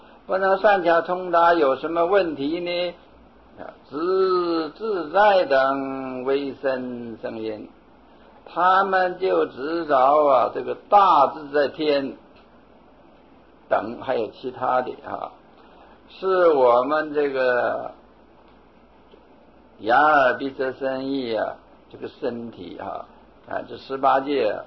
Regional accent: China; 这个我们中国人啊，就是中国哲学啊

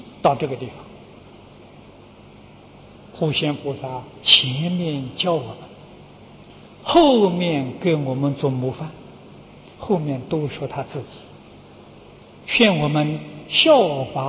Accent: China; 忉利天主啊，我们中国人称玉皇大帝。

